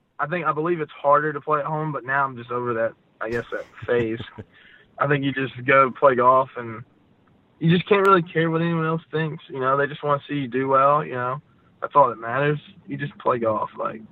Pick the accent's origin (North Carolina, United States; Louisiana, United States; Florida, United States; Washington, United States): North Carolina, United States; Gastonia; I grew up in Gastonia.